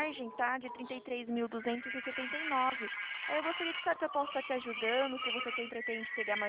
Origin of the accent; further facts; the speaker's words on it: Americana, São Paulo, Brazil; eu sou do interior aqui de Americana